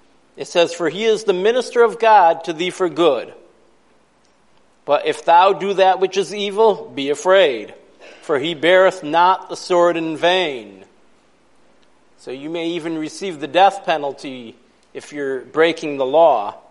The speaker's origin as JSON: {"language": "English", "town": "Brocton", "region": "New York", "country": "United States", "tie": "born or raised there", "also_born_or_lived": "Virginia", "said": "Chautauqua County, where my hometown of Brockton is located"}